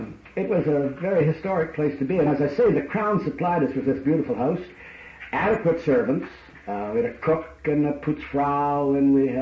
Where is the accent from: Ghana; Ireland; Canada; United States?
Canada; Montreal, Quebec; When she found out I was from Montreal, asking me about some of the colorful characters around Montreal